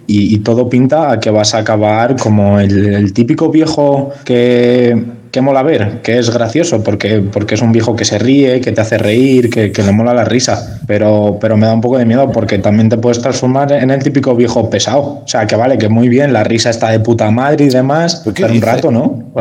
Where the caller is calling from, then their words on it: Parla, Community of Madrid, Spain; de Farla, en la Comunidad de Madrid.